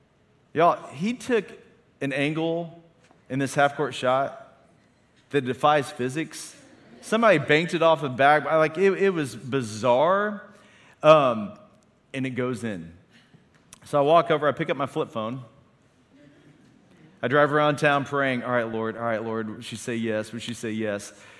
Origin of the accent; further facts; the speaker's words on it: Oklahoma, United States; but then I moved back to my hometown in Northeast Oklahoma.